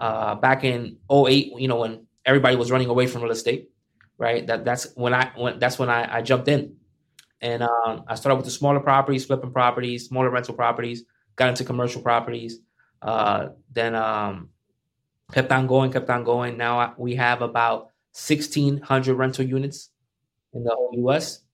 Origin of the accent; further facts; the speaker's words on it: Paterson, New Jersey, United States; He's the one that discovered … in Patterson. I'm from Patterson.